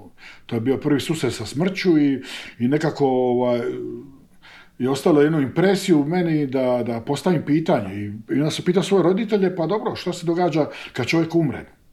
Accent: Split, Split-Dalmatia County, Croatia; now in Korčula, Croatia; ja sam inače iz Splita, tamo sam rođen i živio skoro 50 godina, a sad sam tu pastor Evanđelske crkve na Korčuli.

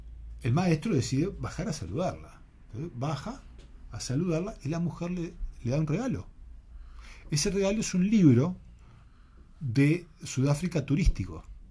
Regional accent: Uruguay; lo único que tengo que decir es que soy uruguayo, se me abren las puertas

